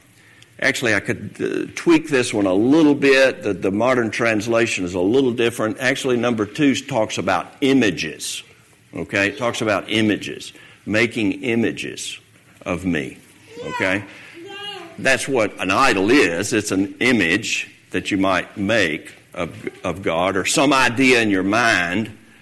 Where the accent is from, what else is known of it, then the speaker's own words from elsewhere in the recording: Hayville, United States; when I was growing up in the Baptist church in Hayville, they had pictures of Jesus.